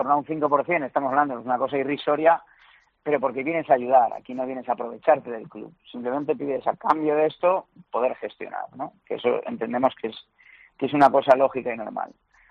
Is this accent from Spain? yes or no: yes; Valencian Community, Spain; yo soy un empresario valenciano